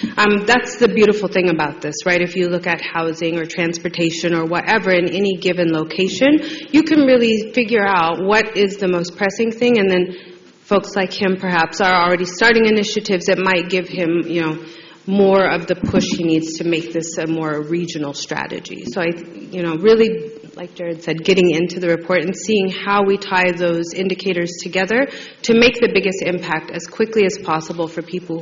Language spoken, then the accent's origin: English; Oregon, United States; I'm from Oregon, very small town, rural Oregon.